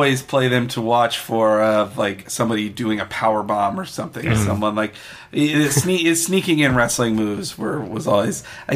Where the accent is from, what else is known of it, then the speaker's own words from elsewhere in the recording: Marietta, Georgia, United States; I grew up in Marietta, Georgia, which is also where Cody Rhodes is apparently billed as from.